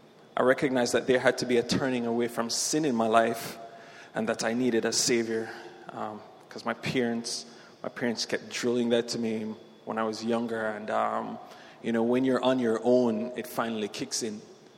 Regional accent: Jamaica; also born or lived in Guyana; I was born in Guyana, which is in South America, for those of you who don't know. It's the only English-speaking country in South America, so that's cool. But I grew up in Jamaica.

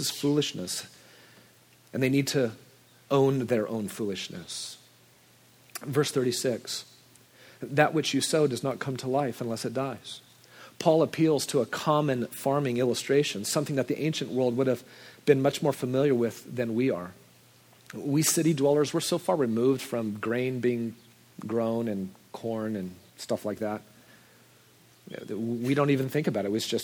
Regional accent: Nebraska, United States; I saw a lot of those growing up in Nebraska.

